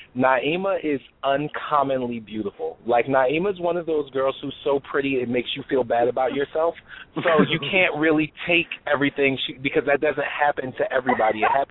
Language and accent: English; New Jersey, United States; now in Houston, United States; I'm originally from New Jersey, and when I relocated to Houston, I didn't know anybody outside of my biological family